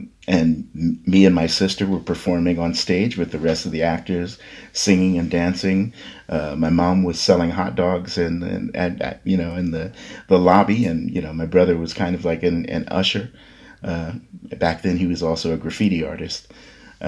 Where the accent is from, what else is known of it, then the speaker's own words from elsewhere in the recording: Queens, New York, United States; also born or lived in Brooklyn; I was born in Brooklyn, but I grew up mostly in Queens, in Laurelton, which is kind of a small, the last part of Queens before you hit Long Island.